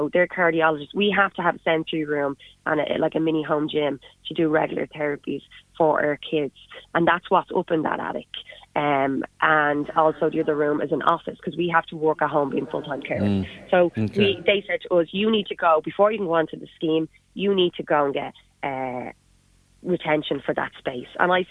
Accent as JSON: {"language": "English", "town": "Dublin", "region": "Leinster", "country": "Ireland", "accent": "Dublin", "moved": "yes", "lives_now": "Mayo, Ireland", "said": "as you can tell by my accent, I'm a Dub originally. So would I just have been luckier for this to happen to me if I still lived, you know, in Dublin"}